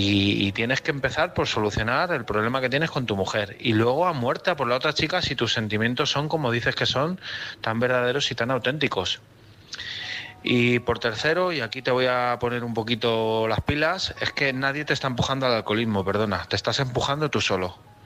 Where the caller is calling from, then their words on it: Madrid, Community of Madrid, Spain; Buenas noches, chicos. … de Madrid.